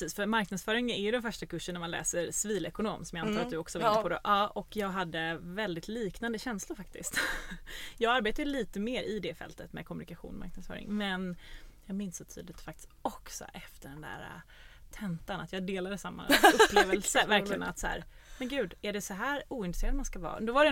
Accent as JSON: {"language": "Swedish", "town": "Gothenburg", "region": "Västra Götaland County", "country": "Sweden", "said": "Vi är ju alla från Göteborg, så det delar vi också."}